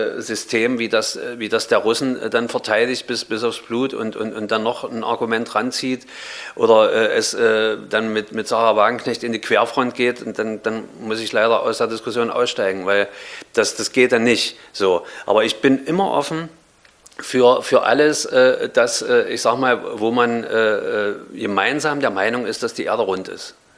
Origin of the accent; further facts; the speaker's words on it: Berlin, Germany; ich bin mit Berlin verbunden, seitdem ich wirklich, ich sag mal, 6, 7, 8 Jahre alt war. Und das wird auch nie rausgehen. Also es wird, mein Herz schlägt immer für Berlin, auch wenn mein Wohnort im Moment ein anderer ist.